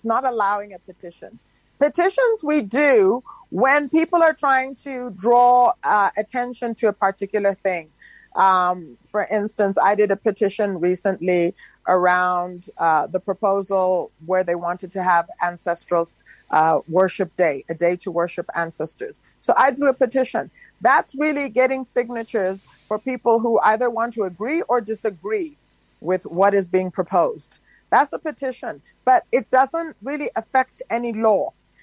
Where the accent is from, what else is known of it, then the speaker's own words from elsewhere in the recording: South Africa; how we as South African citizens can take back the power.